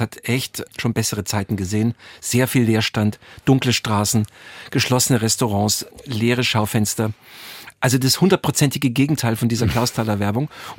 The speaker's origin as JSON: {"language": "German", "region": "Bavaria", "country": "Germany", "said": "Als Bayer und als junger Mann, der eben gerne mal gefeiert hat mit seinen Freunden"}